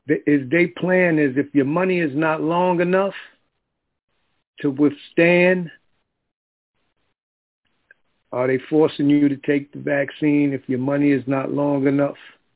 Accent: New York, United States; Yeah, in New York. I'm from New York.

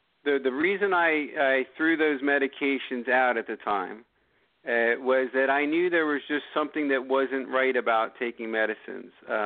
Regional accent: New York, United States; I had a pretty typical American life up until about a year and a half ago. I grew up in New York, and then I went off to college and then to medical school

